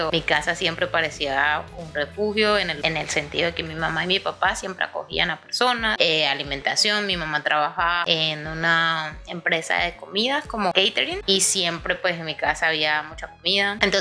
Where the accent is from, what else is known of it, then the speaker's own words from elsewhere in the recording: Venezuela; born there; yo soy hija de migrantes. Mi madre y mi padre vienen de Colombia hace muchos años, huyendo de la guerrilla colombiana, y yo nací en Venezuela.